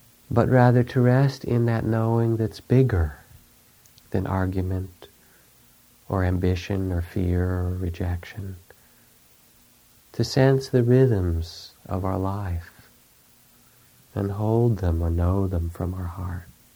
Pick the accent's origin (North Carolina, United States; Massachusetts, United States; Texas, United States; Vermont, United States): Massachusetts, United States; There were the blue laws where I grew up in Massachusetts.